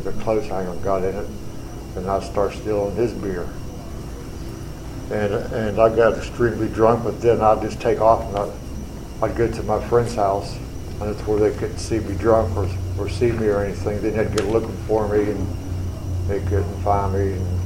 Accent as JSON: {"language": "English", "town": "Morgantown", "region": "West Virginia", "country": "United States", "tie": "born or raised there", "said": "and I was born and raised in Morgantown."}